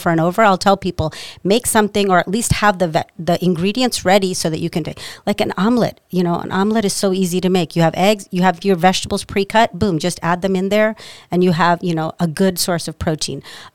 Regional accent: India; You know, eating like, you know, I'm Indian, so eating like dal, which is like a lentil with rice, is like such a comfort food for us.

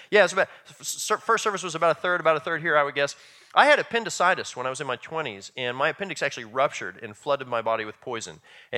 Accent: Missouri, United States; also born or lived in Nebraska; I grew up in the Midwest, and I grew up in Missouri and Nebraska

